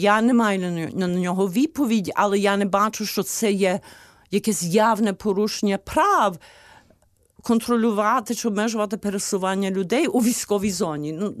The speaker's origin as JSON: {"language": "Ukrainian", "country": "United States", "second_language": "Ukrainian", "said": "Ну, а я американка. І мене пустили."}